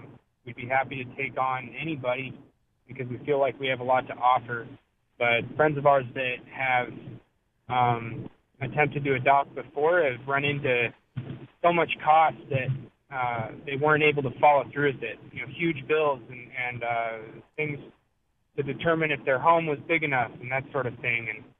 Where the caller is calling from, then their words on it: New Hampshire, United States; I know that I'm calling from New Hampshire, and you guys are discussing Maine here